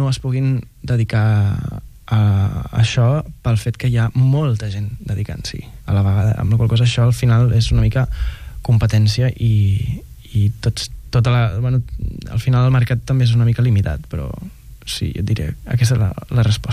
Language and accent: Catalan; Igualada, Catalonia, Spain; jo soc d'Igualada i ara estic vivint